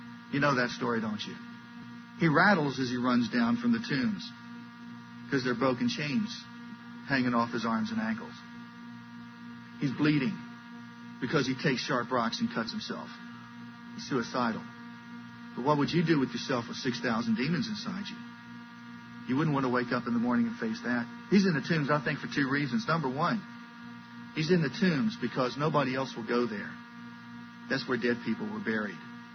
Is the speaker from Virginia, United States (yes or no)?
yes; Virginia, United States; I grew up in Northern Virginia, and I'll tell you the thing that was interesting to me about living in Northern Virginia. I grew up there. I moved there when I was in fourth grade, and I stayed there through college.